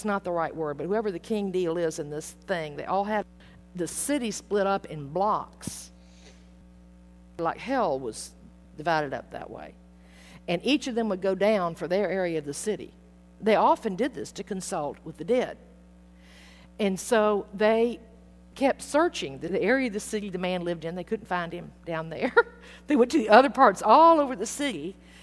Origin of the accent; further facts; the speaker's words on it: Atlanta, Georgia, United States; I mean, it's kind of like I grew up in Atlanta, and there was Kennesaw Mountain where Sherman came through.